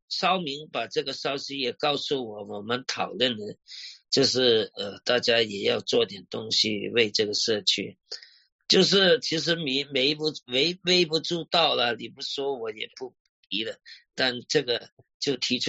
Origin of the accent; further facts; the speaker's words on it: China; now in United States; 另外很多主流社会也歧视我们中国人，